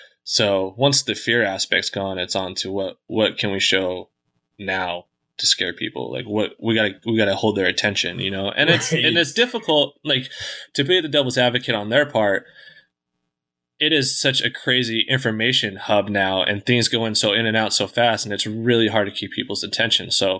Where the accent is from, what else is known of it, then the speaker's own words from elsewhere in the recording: United States; because I'm from the States, like to me, I wanted to tell that story from the States